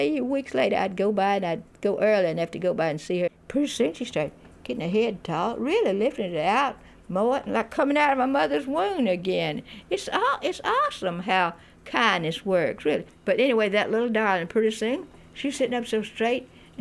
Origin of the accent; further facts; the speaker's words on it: the South, United States; now in California, United States; I said, yeah, I'm a Southerner.